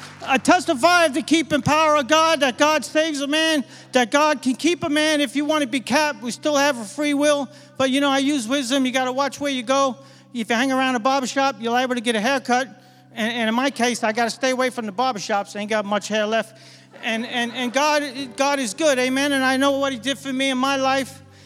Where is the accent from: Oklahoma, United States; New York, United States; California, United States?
New York, United States; I'm from New York.